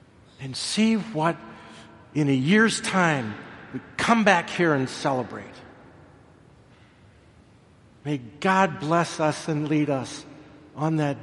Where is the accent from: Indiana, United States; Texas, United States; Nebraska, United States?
Nebraska, United States; Omaha; I grew up in Omaha. We always talked about the people across the river in Council Bluffs, you know.